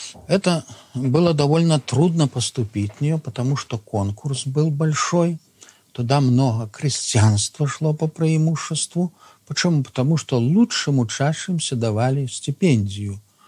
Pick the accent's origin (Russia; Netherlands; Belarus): Belarus; Slutsk, Minsk Region; born there; Родился я в 1890 году в Слуцком уезде Белоруссии, в крестьянской семье.